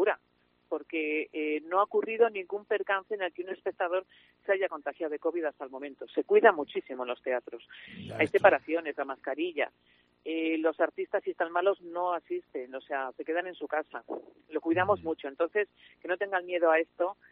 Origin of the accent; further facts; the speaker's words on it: Valladolid, Castile and León, Spain; born there; yo soy nacida en Valladolid